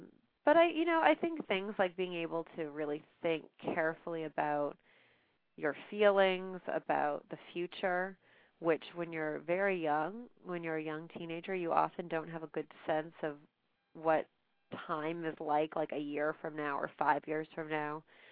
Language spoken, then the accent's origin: English; Miami, Florida, United States; When I was growing up in Miami, there were some small kids that I worked with.